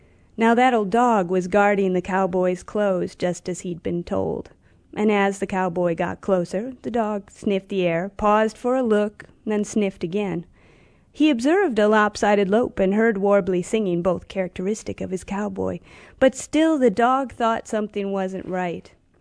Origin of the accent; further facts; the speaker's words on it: Wisconsin, United States; Well, I was a child from the Midwest when I heard the story. I was from northern Wisconsin. That's where I grew up, in a small town of 10,000.